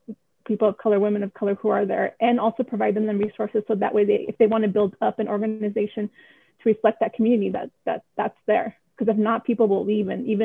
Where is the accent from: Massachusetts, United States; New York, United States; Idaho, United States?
Idaho, United States; I mean, I was born and raised in Idaho, so I have family here and I have ties here.